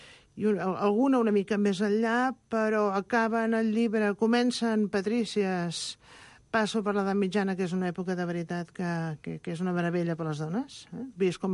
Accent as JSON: {"language": "Catalan", "town": "Barcelona", "region": "Catalonia", "country": "Spain", "said": "jo sóc de Barcelona"}